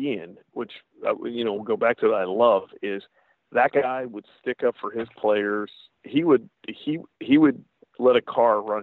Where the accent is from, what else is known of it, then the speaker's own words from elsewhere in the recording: Pittsburgh, Pennsylvania, United States; growing up in Pittsburgh and, you know, being around the Steelers, being around the Pirates